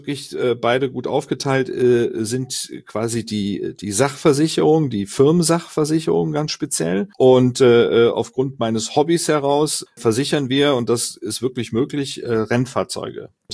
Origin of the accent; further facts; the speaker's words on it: Düsseldorf, North Rhine-Westphalia, Germany; now in Bramsche, Germany; gebürtig aus dem Rheinland, komme aus Düsseldorf. Das hört man vielleicht manchmal an meinem Singsang.